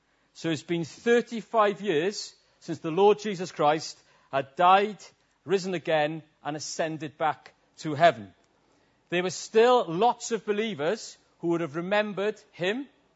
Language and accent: English; Wales, United Kingdom; I'm a Welshman, and Welshmen think we should preach in suits and shirts and ties